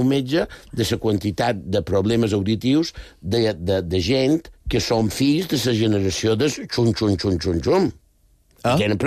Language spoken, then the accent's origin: Catalan; Balearic Islands, Spain; accent: Mallorcan; El mallorquí m'agrada xerrar-lo el millor possible.